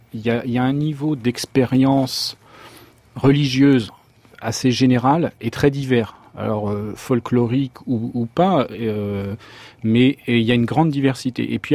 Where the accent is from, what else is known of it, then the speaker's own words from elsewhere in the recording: France; born there; je suis né en France, j'aurais pu naître ailleurs à telle époque.